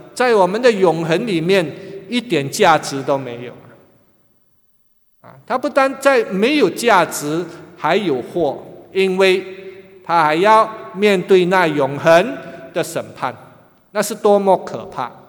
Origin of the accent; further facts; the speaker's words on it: Singapore; born there; 虽然我生在新加坡啊，但是我老家在海南，